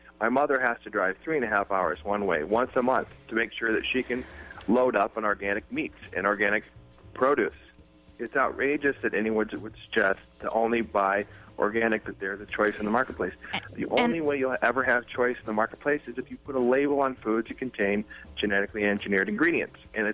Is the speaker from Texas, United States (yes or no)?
no; Iowa, United States; I'm from Iowa. I live in a small town in Iowa, 8,000 people.